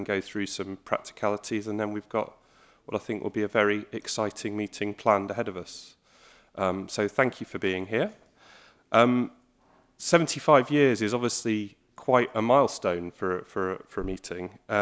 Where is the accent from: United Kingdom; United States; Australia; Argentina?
United Kingdom; For those who don't know me … from the United Kingdom, and I'll be your chair for the next few days.